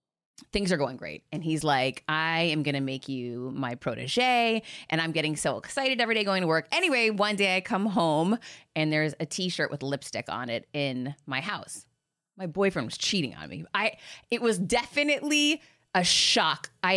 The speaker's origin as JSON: {"language": "English", "town": "Boston", "region": "Massachusetts", "country": "United States", "tie": "born or raised there", "said": "Like, I grew up in outside of Boston in this, you know, big city that everyone was friends forever."}